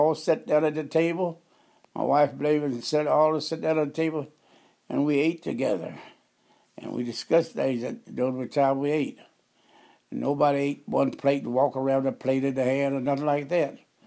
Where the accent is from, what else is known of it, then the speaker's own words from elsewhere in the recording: Lexington, Missouri, United States; born there; I was born in Lexington, Missouri, Lafayette County in 1930.